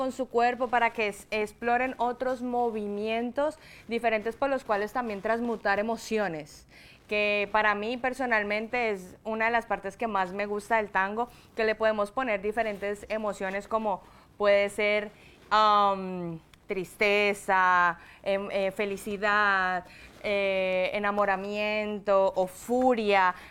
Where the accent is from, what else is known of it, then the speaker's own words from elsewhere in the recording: Cali, Valle del Cauca, Colombia; Sí, soy caleña.